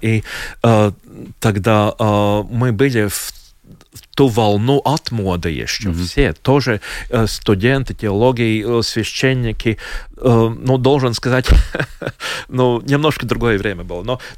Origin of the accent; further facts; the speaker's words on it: Latvia; или атмода, как мы говорим в Латвии, да